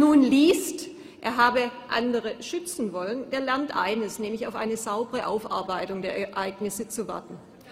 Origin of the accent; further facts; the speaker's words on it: Stuttgart, Baden-Württemberg, Germany; Meine Heimatstadt Stuttgart macht Schlagzeilen, die sich keiner wünscht.